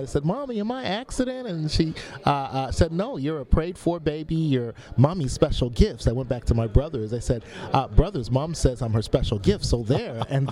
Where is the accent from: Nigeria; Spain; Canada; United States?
Canada; Western Canada; But I grew up in Western Canada, and there were a lot of Ukrainians.